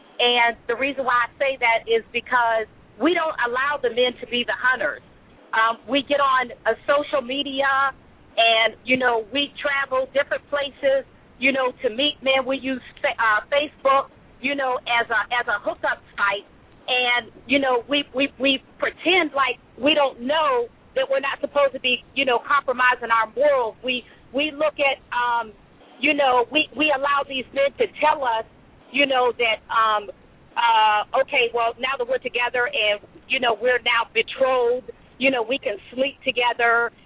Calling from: Atlanta, Georgia, United States; I'm calling from Atlanta.

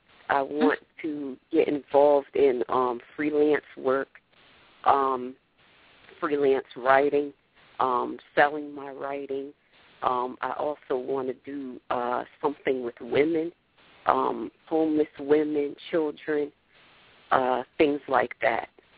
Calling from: New Jersey, United States; I'm calling from New Jersey.

